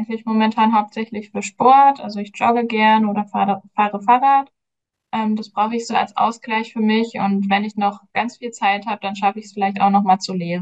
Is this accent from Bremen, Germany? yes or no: no; North Rhine-Westphalia, Germany; habe ich dann in meine Heimat nach OWL gewechselt